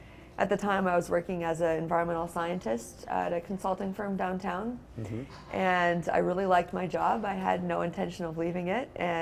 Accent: Seattle, Washington, United States; I grew up in Seattle, and so no one skied. Everyone thought I was weird.

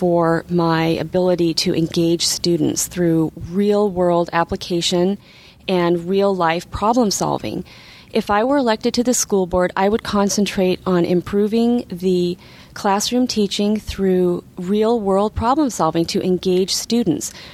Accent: Anchorage, Alaska, United States; I live in the south side of town, but I grew up near West High School.

